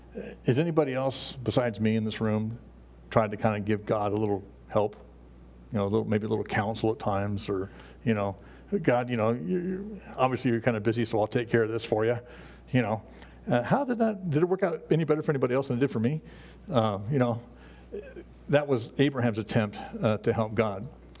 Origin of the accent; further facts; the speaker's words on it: Ireland; I'm Irish, but I'm also part of the seed of Abraham because I believe in Jesus Christ as my Lord and Savior.